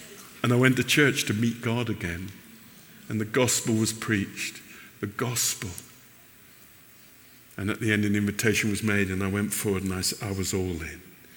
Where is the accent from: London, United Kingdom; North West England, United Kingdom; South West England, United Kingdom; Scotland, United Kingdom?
South West England, United Kingdom; I was from the West Country in England, south of Bristol, and I was a butcher.